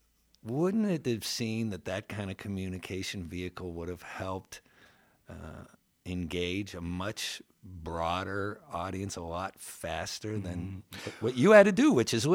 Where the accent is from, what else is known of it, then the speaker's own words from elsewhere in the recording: Midwest, United States; growing up in the Midwest myself, as I did and as you did